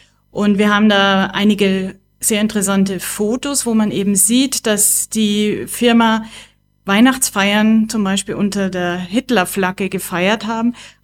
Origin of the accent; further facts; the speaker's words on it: Amberg, Bavaria, Germany; Ja, ich bin ja Ambergerin auch und ich bin ja in Amberg aufgewachsen. Ich bin in den Baumann-Kindergarten gegangen und habe auch in dem Baumann-Viertel gewohnt